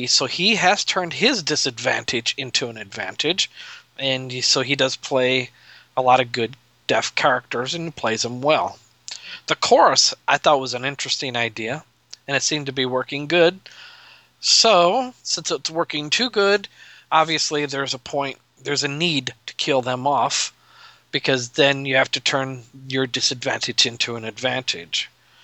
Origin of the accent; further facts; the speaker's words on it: Nebraska, United States; from Nebraska.